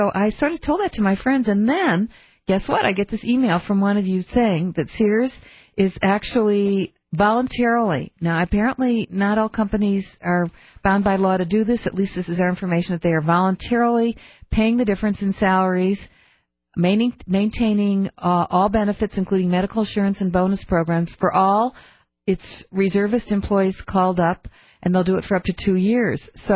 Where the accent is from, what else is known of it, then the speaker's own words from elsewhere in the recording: Michigan, United States; I know this because Whirlpool is headquartered in my hometown in Michigan.